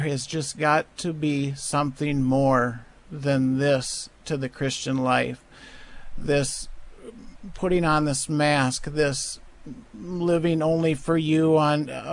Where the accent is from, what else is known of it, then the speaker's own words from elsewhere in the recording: Wisconsin, United States; I'm from Wisconsin, and say hi to my family back at home.